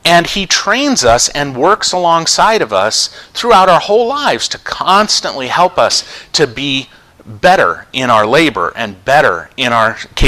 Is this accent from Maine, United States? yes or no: yes; Maine, United States; I grew up in Maine, and there were quite a few families around that had teams of dog sled dogs